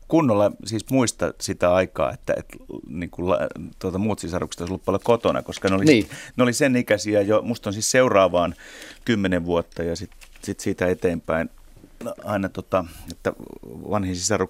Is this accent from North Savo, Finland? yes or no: yes; Leppävirta, North Savo, Finland; born there; Siis mä synnyin vasta siellä Leppävirralla, mutta siis meitä on 6 lasta.